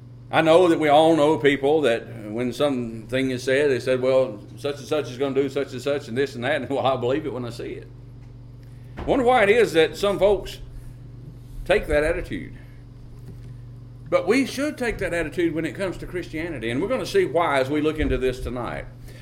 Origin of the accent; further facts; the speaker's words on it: Missouri, United States; I am from Missouri. You've got to show me.